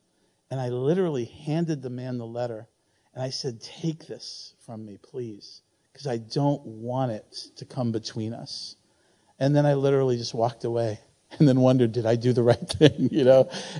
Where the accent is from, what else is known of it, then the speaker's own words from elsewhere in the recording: Silver Spring, Maryland, United States; I'm from Silver Spring. So, you know, we're different down there.